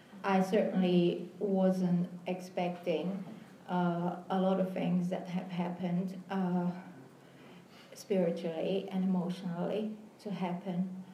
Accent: Brazil; I got a banana here because I'm from Brazil.

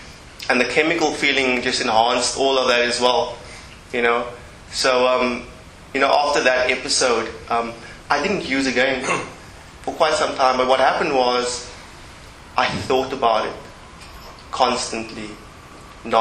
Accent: Cape Town, Western Cape, South Africa; now in London, United Kingdom; I'm actually from Cape Town, South Africa. I've been in London for about 6 years now.

